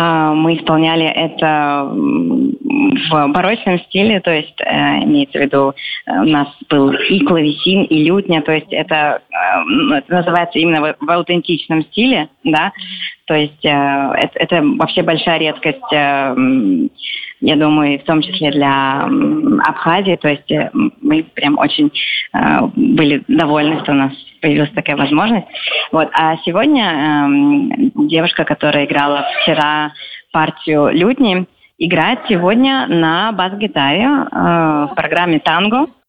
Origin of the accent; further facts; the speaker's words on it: Saint Petersburg, Russia; Я сама из Петербурга, и мы учились вместе в консерватории